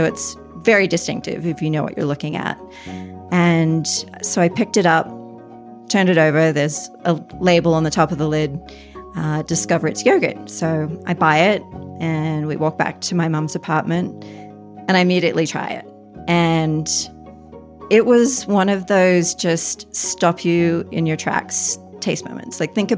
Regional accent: Australia; now in Boulder, United States; Hey, I'm an Aussie expat. I live in Boulder, Colorado.

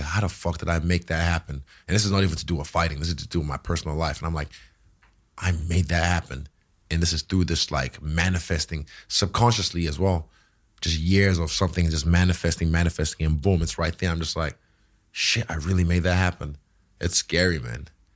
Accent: Nigeria; now in United Kingdom; You know, from where I'm from Nigeria, a lot of people will be blessed to have my old job.

